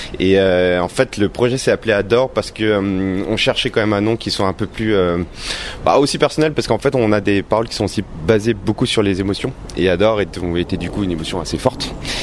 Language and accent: French; Montmagny, Île-de-France, France; J'ai grandi dans le coin. Je viens de Montmagny et j'ai vécu à Montmagny en Enghien